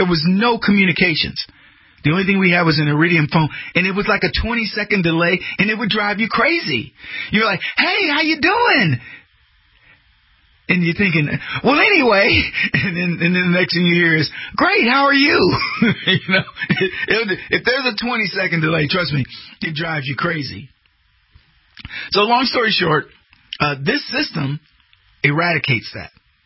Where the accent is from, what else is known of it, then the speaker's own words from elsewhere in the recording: United States; As an American, it drives me crazy that there are bureaucrats who can say, you can no longer do this or you can no longer do that.